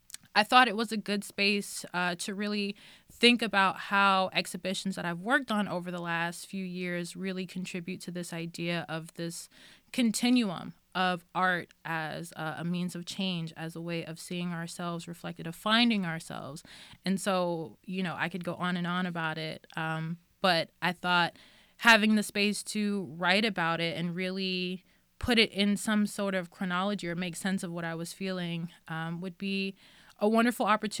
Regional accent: New York City, New York, United States; I come from New York City, obviously, which is seen as the hub of art and culture and museums and blah, blah, blah.

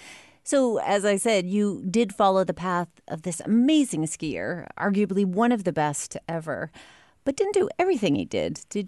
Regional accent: New Hampshire, United States; Now, I grew up in New Hampshire, and I know Tuckerman's Ravine

